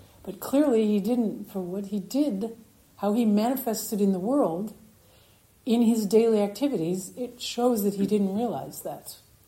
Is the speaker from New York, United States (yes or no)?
yes; New York, United States; We're about the same age. We're both from New York, the same kinds of social circles, you know, born into privilege.